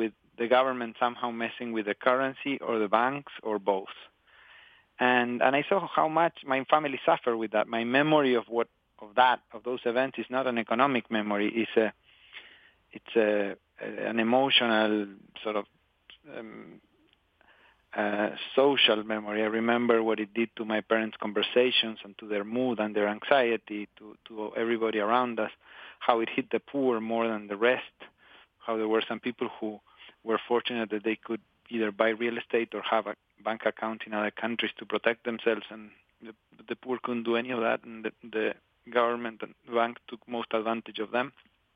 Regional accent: Patagonia, Argentina; I grew up in Patagonia, in the southern part of Argentina

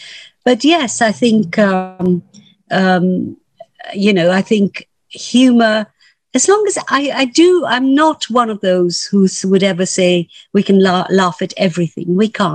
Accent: London, United Kingdom; So they'll say, where do you come from? I'd say, you know, West London. No, where do you really come from? I said, yeah, West London.

